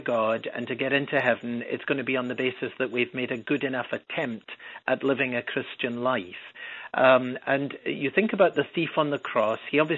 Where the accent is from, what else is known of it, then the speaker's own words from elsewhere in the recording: Edinburgh, Scotland, United Kingdom; now in Chicago, United States; as you'll pick up from the accent. I don't come from around the Chicago area, for sure. I was born and raised in Edinburgh, Scotland, in a Christian home.